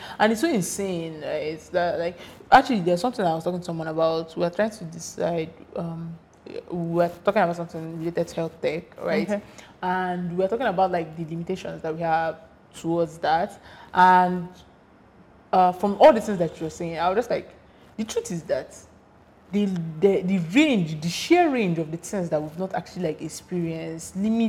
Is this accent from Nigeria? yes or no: yes; Nigeria; I feel like there are a lot of things that being Nigerian has rubbed me off.